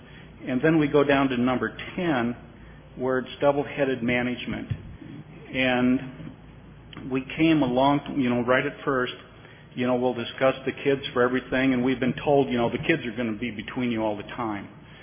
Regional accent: Lincoln, Nebraska, United States; Good morning. … I'm from Lincoln, Nebraska.

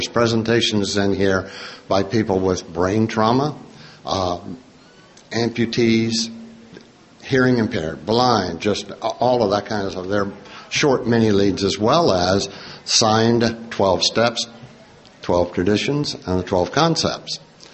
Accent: West Virginia, United States; I'm from Area 73, Wild, Wonderful West by God, Virginia.

